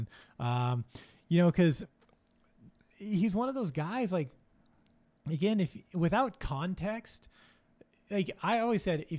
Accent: Long Beach, California, United States; I just want to say, like, I grew up in Long Beach.

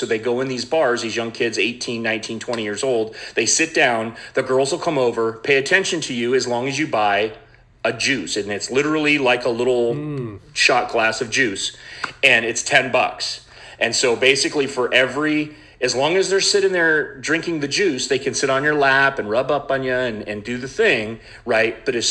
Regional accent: Great Falls, Montana, United States; moved away as an adult; I was born and raised in Great Falls, Montana, and then left home when I was 18, joined the Air Force, and then kind of lived everywhere.

